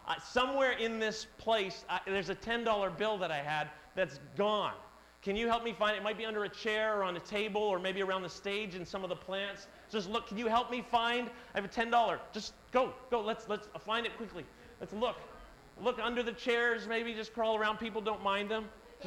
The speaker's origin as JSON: {"language": "English", "country": "Canada", "said": "And I'm like, that's part of being Canadian."}